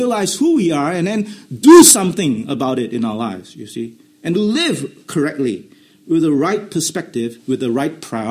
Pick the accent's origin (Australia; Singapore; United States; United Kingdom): Singapore; And so when I was being a Singaporean, I must do my national service. So when I reached 18 years old, I was conscripted.